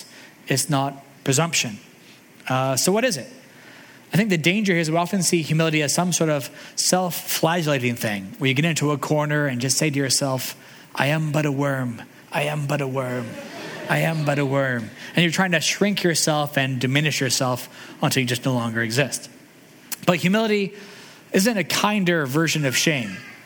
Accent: Calgary, Alberta, Canada; I mentioned before that I grew up in Calgary

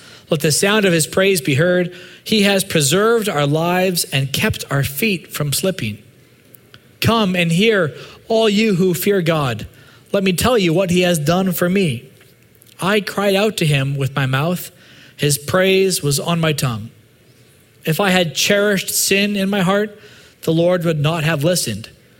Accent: Calgary, Alberta, Canada; When I was growing up in Calgary, my buddies and I would hang out on these elementary school playgrounds

